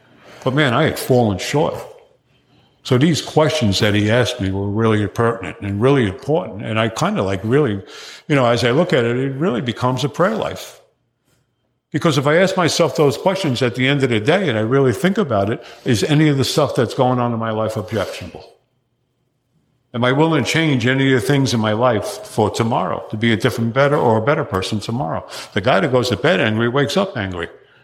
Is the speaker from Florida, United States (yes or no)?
no; New Jersey, United States; You know, I grew up in northern New Jersey. I grew up on the Hudson, New Jersey side of the Hudson River overlooking Manhattan. I'm 67 years old. You know, I grew up in the 60s, really, and it was just a tough neighborhood.